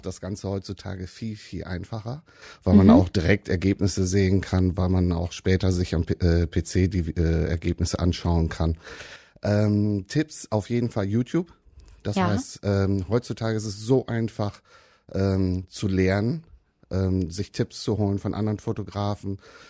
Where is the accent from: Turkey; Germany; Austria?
Germany; Rheine, North Rhine-Westphalia; ich komme hier aus Rheine, bin 47 Jahre alt